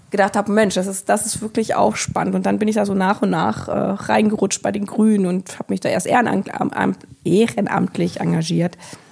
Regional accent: Lower Saxony, Germany; ich bin ja in Niedersachsen groß geworden

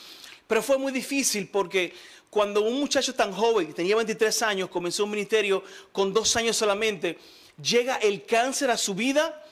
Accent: Dominican Republic; un dominicano se conoce por el color y por el cabello, pero como no tengo cabello, tengo que decir que soy dominicano, por lo menos tengo el color.

